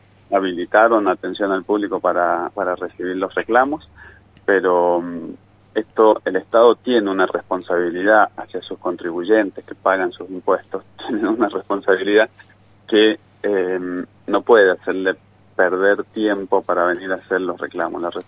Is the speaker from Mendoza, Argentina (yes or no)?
yes; Lavalle, Mendoza, Argentina; yo soy de La Valle, en La Valle ha pasado